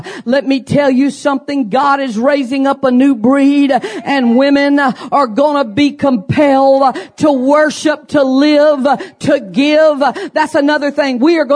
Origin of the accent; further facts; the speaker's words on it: Baton Rouge, Louisiana, United States; Now, you know, I'm from Baton Rouge and so we have the Mississippi River right there.